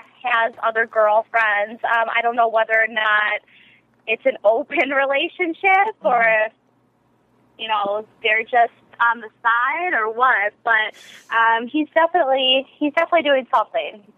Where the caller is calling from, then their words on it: Milwaukee, Wisconsin, United States; I'm calling from Milwaukee.